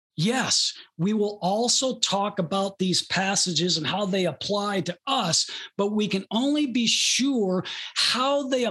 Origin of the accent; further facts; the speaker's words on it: Detroit, Michigan, United States; I was raised, they weren't the mean streets of Detroit, but I was raised in Detroit on the streets. We talked a certain way.